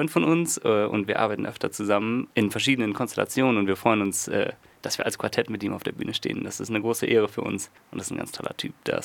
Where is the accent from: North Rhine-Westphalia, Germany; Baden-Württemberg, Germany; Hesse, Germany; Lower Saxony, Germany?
North Rhine-Westphalia, Germany; Münster; Ja, wir kommen aus Münster, aus Westfalen. Da sind wir geboren und aufgewachsen. Das ist eine Unistadt in NRW und da gibt es eine recht lebendige Musikszene